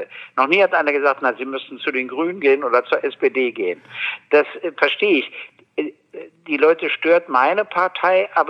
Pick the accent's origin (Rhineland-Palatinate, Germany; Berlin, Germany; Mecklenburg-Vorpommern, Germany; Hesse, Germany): Berlin, Germany; born there; Ich wurde 1948 in Berlin geboren, bin also 72 Jahre alt